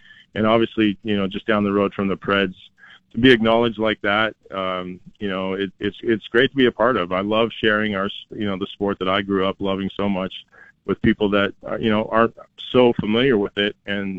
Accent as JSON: {"language": "English", "country": "Canada", "said": "sitting there on the couch with my dad watching that, as a Canadian kid, I didn't realize the magnitude that it had for the country."}